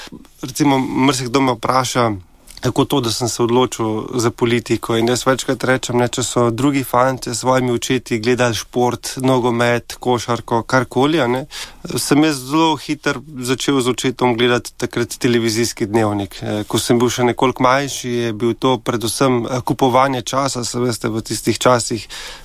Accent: Zgornji Tuhinj, Central Slovenia, Slovenia; prihajam iz Tuhinjske doline, to je del občine Kamnik, konkretno iz kraja Zgornji Tuhinj, kjer imamo cerkev Marije v Nebovzete, tudi neko, rečemo temu, manjše romarsko središče, vse mi ga tako dojemamo. Torej sem iz vasi, odraščal sem na vasi

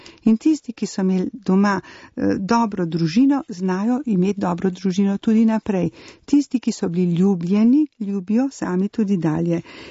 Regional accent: Grosuplje, Central Slovenia, Slovenia; Jaz bom povedala, da prihajam iz Grosuplja

